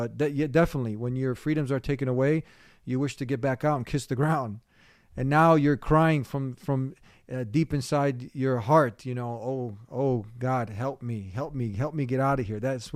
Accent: Chicago, Illinois, United States; you're growing up in Chicago, right? And in Chicago, if you don't have proper direction, you're going to go in the wrong direction.

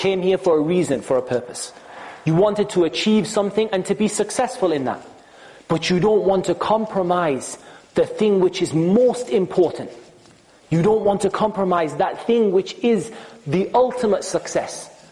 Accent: Newcastle upon Tyne, North East England, United Kingdom; I come from Newcastle upon Tyne, and there wasn't a very large Muslim community

